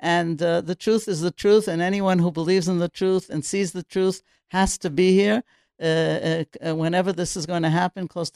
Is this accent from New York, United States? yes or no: yes; New York, United States; moved away as an adult; now in Israel; We'd come to live in Israel from the States. I'm from New York, my husband from Cleveland.